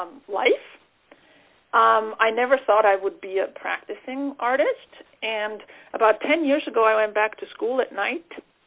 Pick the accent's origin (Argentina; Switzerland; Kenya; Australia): Switzerland; moved away as an adult; now in United States; I was born in Switzerland, born and raised in Switzerland, and then I moved to the U.S. when I was 25.